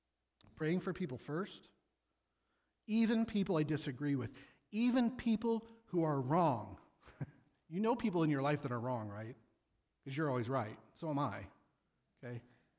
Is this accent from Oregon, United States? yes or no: no; Peoria, Illinois, United States; So I grew up in near Peoria, Illinois. I learned how to fish in the Illinois River.